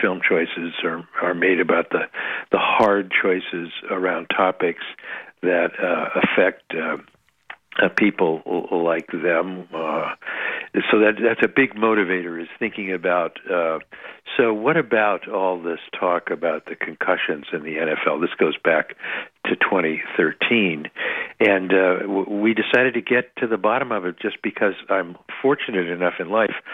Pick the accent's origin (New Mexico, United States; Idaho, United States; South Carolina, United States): Idaho, United States; I grew up out in America, not in Boston or New York or Los Angeles. I grew up in Idaho.